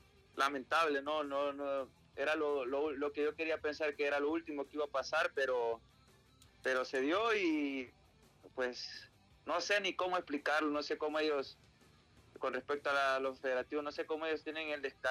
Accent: El Salvador; lo hablo como salvadoreño y que me da el derecho de hablar de lo que pasa en mi país

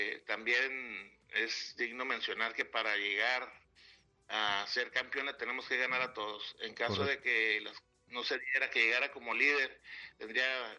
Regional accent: Mexico; así somos los mexicanos, somos muy apoyadores, ¿no?

